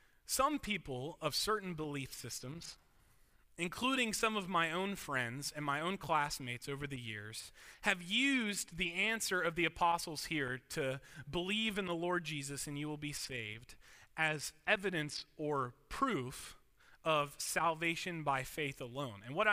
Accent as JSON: {"language": "English", "town": "Lake Wales", "region": "Florida", "country": "United States", "tie": "born or raised there", "said": "But if somebody's going to Lake Wales, to my hometown, like for example, Shane, who lives in Plant City"}